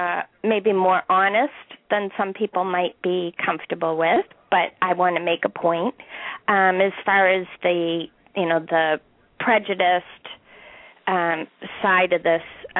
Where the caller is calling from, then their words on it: Scituate, Massachusetts, United States; I'm from Scituate, Massachusetts.